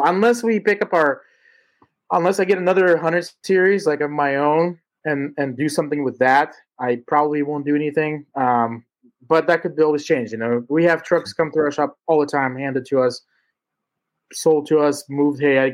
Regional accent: California, United States; I grew up in the Bay Area.

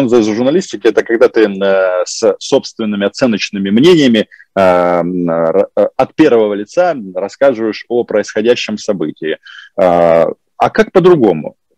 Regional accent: Ukraine; Вернуться всегда можно, потому что мы украинцы, вы белорусы.

